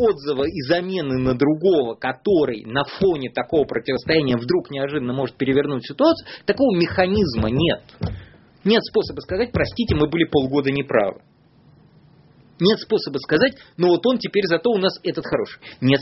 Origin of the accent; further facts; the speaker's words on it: Saint Petersburg, Russia; Я петербуржец.